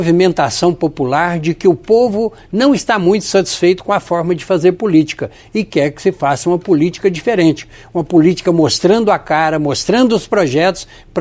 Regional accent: Capitólio, Minas Gerais, Brazil; born there; Eu nasci em Capitólio, lá no sul de Minas Gerais, no sudoeste de Minas.

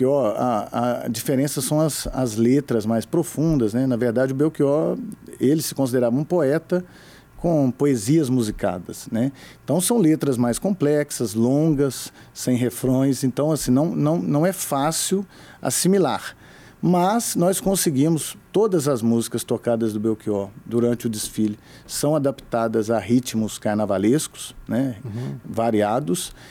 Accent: Bom Sucesso, Minas Gerais, Brazil; Eu sou de Bom Sucesso.

